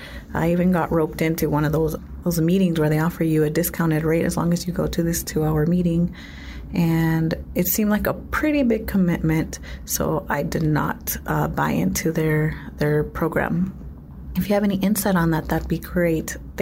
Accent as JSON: {"language": "English", "town": "Norwalk", "region": "California", "country": "United States", "said": "I'm from Norwalk, California."}